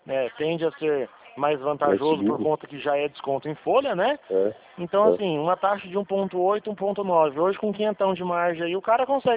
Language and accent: Portuguese; Presidente Prudente, São Paulo, Brazil; Eu sou do estado de São Paulo, região de Presidente Prudente.